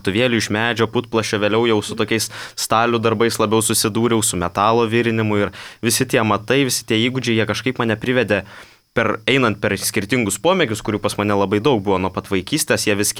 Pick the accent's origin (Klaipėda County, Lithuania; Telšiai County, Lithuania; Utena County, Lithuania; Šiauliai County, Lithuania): Telšiai County, Lithuania; Mažeikiai; pradėjau lankyti savo modelistų būrelį savo gimtajame mieste Mažeikiuose